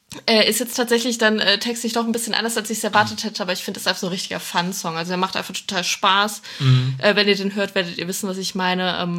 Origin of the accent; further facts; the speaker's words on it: North Rhine-Westphalia, Germany; now in Cologne, Germany; also ich komme aus NRW und dementsprechend schon Karnevalskind by heart. Und dass ich jetzt in Köln wohne